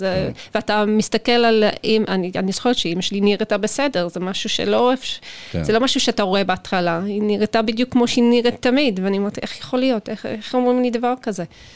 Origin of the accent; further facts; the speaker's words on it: London, United Kingdom; moved away as an adult; now in Israel; אני נולדתי וגדלתי באנגליה, בפרברים של לונדון, מקום ירוק ויפה, גדלתי במשפחה קטנה, מלוכדת.